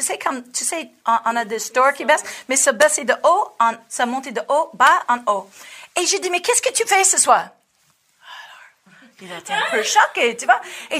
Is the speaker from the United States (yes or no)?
yes; United States; French is a second language; Je suis américaine, je marche nulle part.